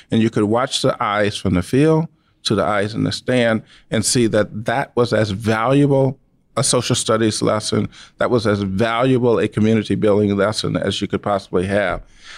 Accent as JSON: {"language": "English", "region": "Mississippi", "country": "United States", "tie": "born or raised there", "said": "growing up in Mississippi and seeing and being there, when I started learning to make music was the same year that schools integrated in my community."}